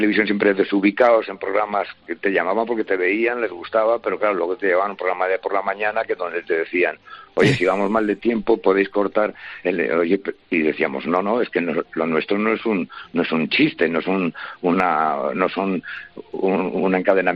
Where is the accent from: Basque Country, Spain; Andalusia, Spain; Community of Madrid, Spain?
Community of Madrid, Spain; Madrid; soy un aragonés que accidentalmente se crió en Madrid.